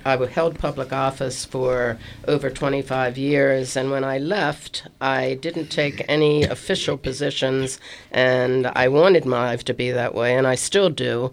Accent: Baltimore, Maryland, United States; Reflections on Baltimore, my hometown.

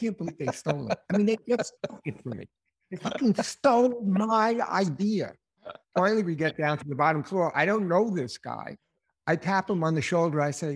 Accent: New York, United States; If I go to the Midwest, I'm automatically rude because I'm from New York.

